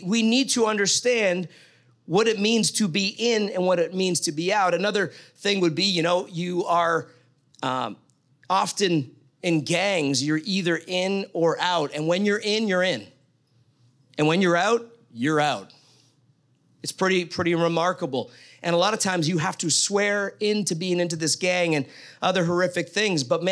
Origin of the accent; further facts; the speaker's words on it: Canada; now in Mexico; which means that my Canadian, all that goes with being Canadian doesn't, I don't have legal authority there.